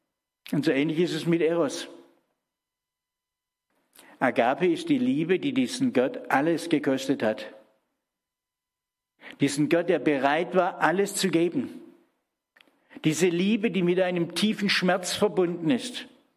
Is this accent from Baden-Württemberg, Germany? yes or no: yes; Baden-Württemberg, Germany; ich komme ja aus Württemberg eigentlich.